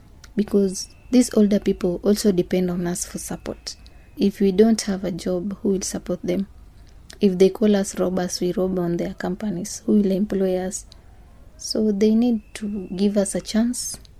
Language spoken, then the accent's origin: English; Kenya; Second, I participated because I am a Kenyan.